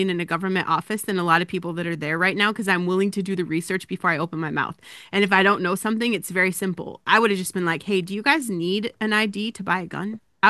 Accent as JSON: {"language": "English", "region": "Colorado", "country": "United States", "tie": "born or raised there", "said": "Common sense is gone in my home state. It's heartbreaking."}